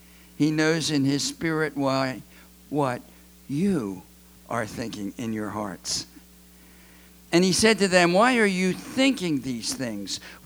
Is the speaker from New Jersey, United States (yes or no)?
no; Philadelphia, Pennsylvania, United States; I grew up in Philadelphia. If you grow up in Philadelphia, you have an extra amount of street smarts.